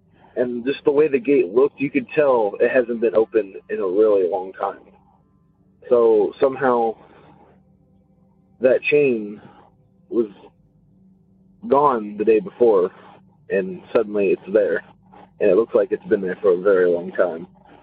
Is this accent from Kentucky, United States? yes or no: yes; Louisville, Kentucky, United States; Hey, this is … I'm from Louisville, Kentucky.